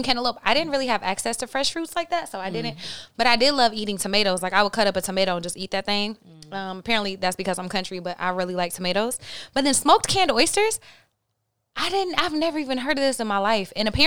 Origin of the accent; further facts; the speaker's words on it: Oklahoma, United States; So I'm from Oklahoma.